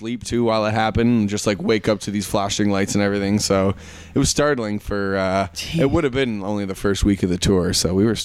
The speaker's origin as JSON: {"language": "English", "country": "Canada", "said": "sorry, we're Canadian, we don't really know where we're going"}